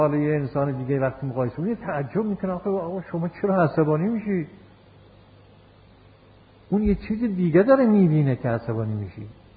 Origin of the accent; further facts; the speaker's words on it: Yazd, Iran; ما یه عالمی داشتیم تو شهر خودمون، شهر یزد ما،